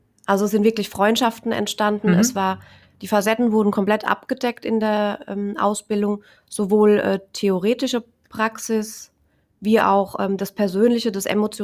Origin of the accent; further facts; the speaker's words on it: Aschaffenburg, Bavaria, Germany; ich komme aus Aschaffenburg